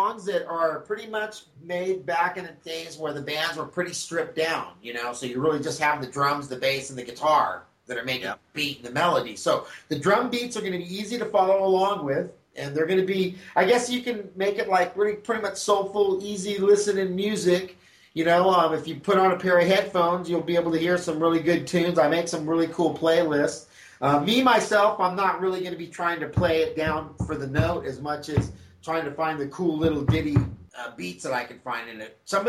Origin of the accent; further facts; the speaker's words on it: Hollywood, California, United States; also born or lived in Huntington Beach; I'm from Los Angeles, originally from Hollywood, down to Huntington Beach in Orange County.